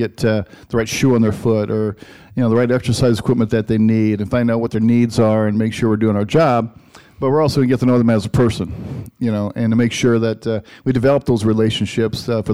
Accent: Iowa, United States; And it's just a great community for me because I grew up in Northwest Iowa.

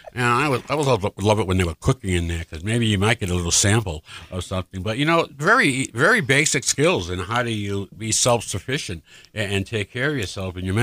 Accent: East Coast, United States; I'm from the East Coast, but I've been here since 1986.

